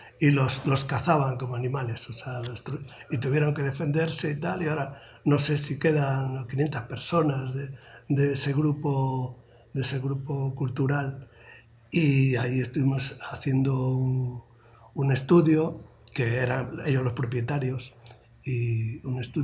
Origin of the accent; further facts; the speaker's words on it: Galicia, Spain; soy gallego, pues aquello de gallego universal